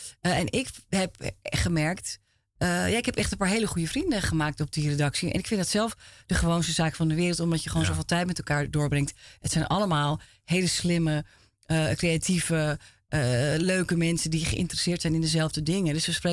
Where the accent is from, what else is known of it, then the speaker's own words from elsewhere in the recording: Vinkeveen, Utrecht, Netherlands; also born or lived in Hilversum; now in Amsterdam, Netherlands; Ja, in Vinkeveen. En toen in Vinkveen en Hilversum.